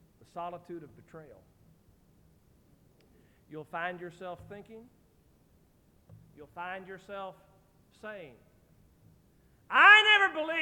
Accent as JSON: {"language": "English", "country": "United States", "said": "After all, I'm an American and I'm male."}